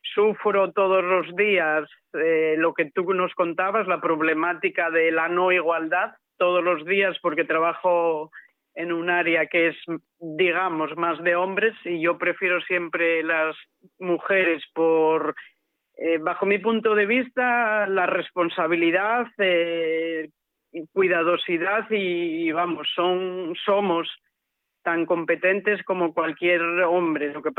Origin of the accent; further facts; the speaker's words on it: Asturias, Spain; somos cuatro chicas asturianas con posibilidades de ir a regatas internacionales